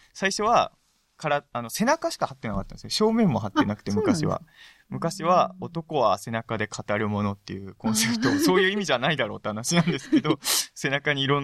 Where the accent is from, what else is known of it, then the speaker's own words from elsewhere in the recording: Ibaraki, Japan; now in Tokyo, Japan; これは自分の出身が茨城なんですけれど、で昔から作家になりたくて、作家を目指して上京したんですけれど